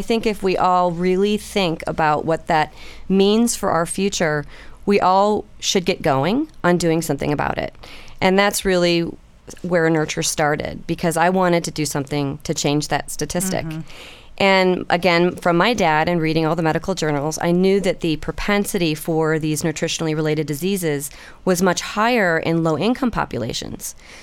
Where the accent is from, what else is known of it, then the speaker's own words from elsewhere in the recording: Evanston, Illinois, United States; Yes, I grew up in Evanston.